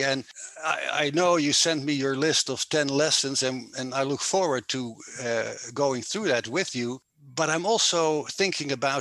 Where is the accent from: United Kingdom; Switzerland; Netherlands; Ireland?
Netherlands; now in Arizona, United States; I'm your host. I'm originally from the Netherlands, currently living in the state of Arizona in the United States of America. In other words, a Dutchman in the desert.